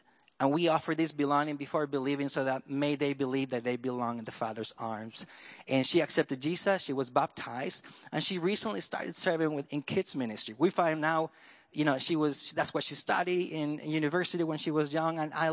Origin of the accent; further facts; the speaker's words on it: Peru; now in Buenos Aires, Arkansas, United States; and I am originally from Peru.